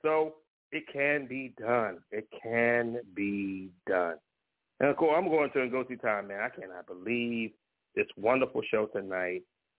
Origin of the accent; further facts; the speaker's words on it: Compton, California, United States; All my folks out there, you know what I mean, Kemp Avenue, I'm from Compton, California, y'all, and I'm going to make sure I represent that to the fullest to the day I die.